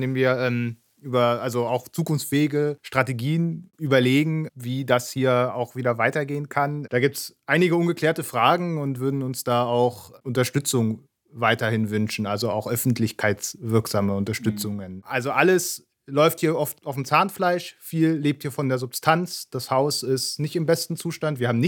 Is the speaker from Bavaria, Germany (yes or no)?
no; Berlin, Germany; also born or lived in Detmold, Germany; als ich in Detmold studiert habe. Ich komme eigentlich aus Berlin, also ist eine Gegend, wo an sich viel Kultur vorhanden ist.